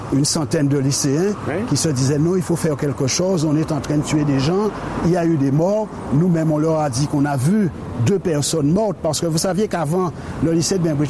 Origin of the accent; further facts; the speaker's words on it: Lamentin, Guadeloupe, France; moi je venais du Lamantin. Je venais du Lamantin